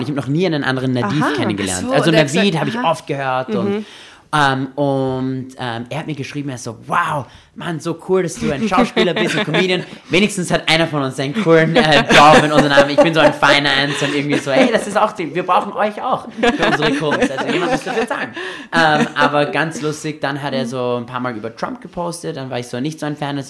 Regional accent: Austria; ich bin auch in Österreich aufgewachsen

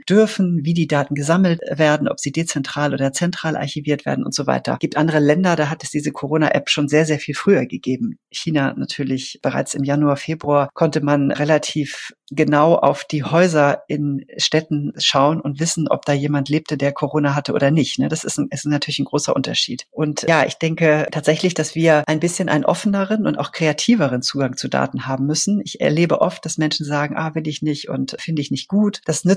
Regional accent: Switzerland; now in Germany; Also ich bin ja selber auch Schweizerin und ich wohne eigentlich erst seit 8 Jahren wieder in Deutschland.

